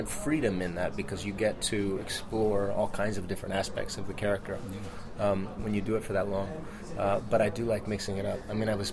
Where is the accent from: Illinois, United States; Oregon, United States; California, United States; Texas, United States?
California, United States; Fresno; I grew up in Fresno, California. It was about 4 hours north of L.A., and I didn't have any family in the business or anything.